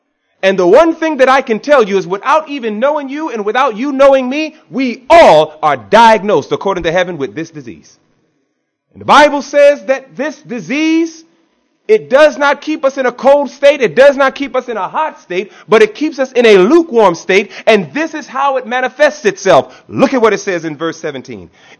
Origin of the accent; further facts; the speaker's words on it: New York, United States; you're talking to an individual born and raised in New York.